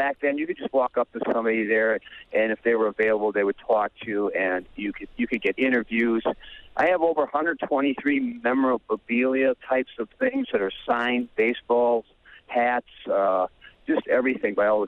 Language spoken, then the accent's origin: English; Milwaukee, Wisconsin, United States; now in Rhinelander, United States; I grew up in Milwaukee on the north side, and Hank Aaron, a bunch of them, you know, lived around the area